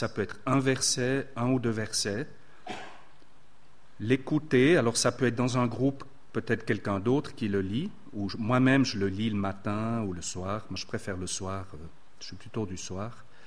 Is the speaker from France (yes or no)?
no; Switzerland; Je suis un vrai Suisse. Je ne suis pas un Américain.